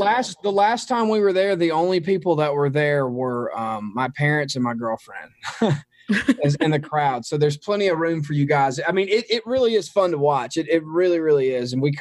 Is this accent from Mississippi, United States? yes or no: yes; Mississippi, United States; I grew up, and there's 7,000 people just like me in my hometown. And there are, 100 towns just like that in Mississippi.